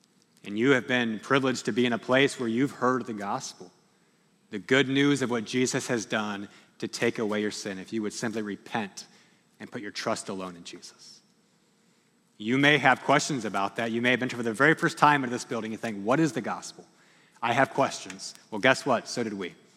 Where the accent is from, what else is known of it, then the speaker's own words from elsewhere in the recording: United States; And I know myself, I can easily, as an American, get caught up when I hear certain countries